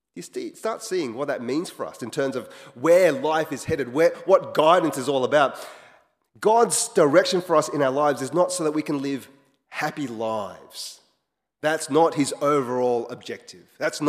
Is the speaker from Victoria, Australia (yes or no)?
no; Wagga Wagga, New South Wales, Australia; born there; I was born in Wagga Wagga. And I used to go back to Hong Kong every now and then when I was younger.